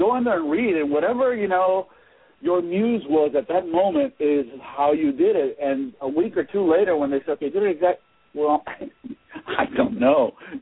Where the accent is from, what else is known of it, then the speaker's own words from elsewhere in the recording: San Diego, California, United States; I grew up in San Diego.